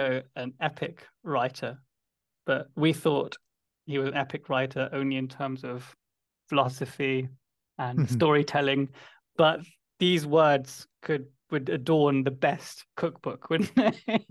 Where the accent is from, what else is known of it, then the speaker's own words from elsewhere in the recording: India; born there; But then I remind them I was born in India